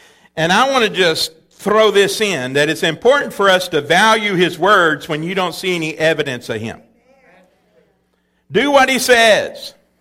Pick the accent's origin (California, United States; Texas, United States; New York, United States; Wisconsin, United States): Texas, United States; as I was growing up in East Texas, I would go up to hear the old-timers sitting on the porch out front